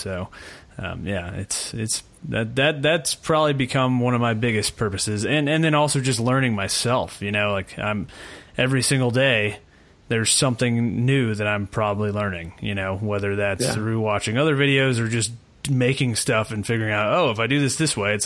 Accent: Atlanta, Georgia, United States; I mean, I grew up in Atlanta, so that was kind of surrounded by a lot of that.

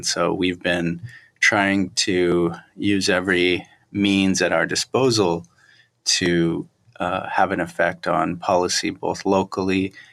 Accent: Acoma Pueblo, New Mexico, United States; also born or lived in Albuquerque; I'm from Acoma Pueblo, but my family moved to Albuquerque

